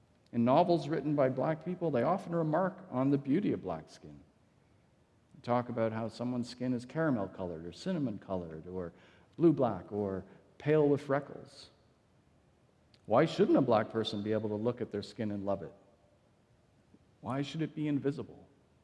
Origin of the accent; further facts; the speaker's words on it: Canada; White Canadians like to deny how much racism persists in our country.